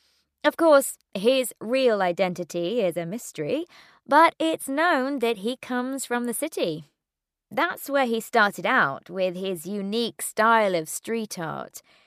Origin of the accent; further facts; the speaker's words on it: London, United Kingdom; now in Bristol, United Kingdom; I couldn't get used to it at first because I came from London, where no one ever speaks to you. When I first moved to Bristol, I'd feel uncomfortable if a stranger talked to me in the street.